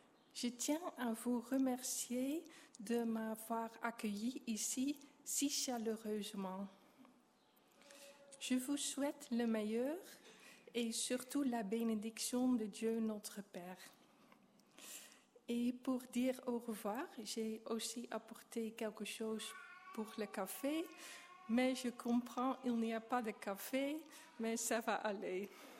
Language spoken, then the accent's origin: French; Netherlands; je viens de Pays-Bas et je viens vous dire au revoir malheureusement